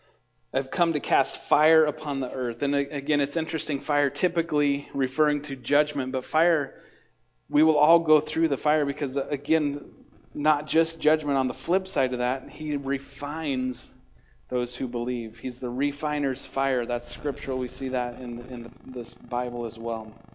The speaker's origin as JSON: {"language": "English", "town": "Sundance", "region": "Wyoming", "country": "United States", "tie": "born or raised there", "said": "but I went back to my hometown of Sundance, Wyoming, and I was with some of my buddies that I used to party with and run around with and do different things"}